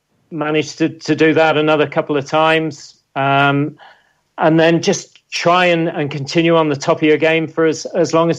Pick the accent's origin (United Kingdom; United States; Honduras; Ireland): Ireland; I'm Irish, got an Irish passport. It's never been a big thing for me. Anyone asks where I'm from, I'm from Ireland.